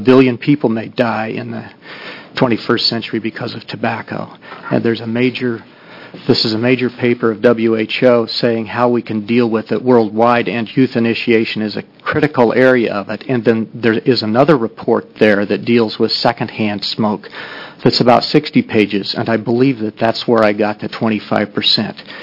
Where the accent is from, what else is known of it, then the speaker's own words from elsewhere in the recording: Oregon, United States; I'm from Tillamook County.